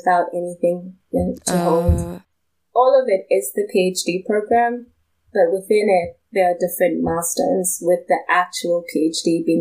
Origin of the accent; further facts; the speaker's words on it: South Africa; I'm from South Africa.